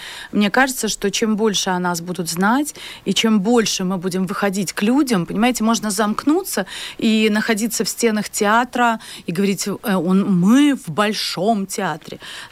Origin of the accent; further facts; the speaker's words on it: Belarus; я здесь живу всю свою сознательную жизнь. Уже действительно я могу говорить о том, что я белоруска русского происхождения.